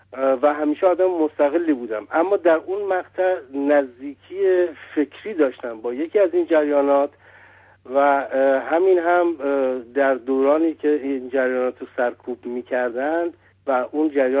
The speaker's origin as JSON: {"language": "Persian", "country": "Iran", "said": "همه ما ایرانی هستیم"}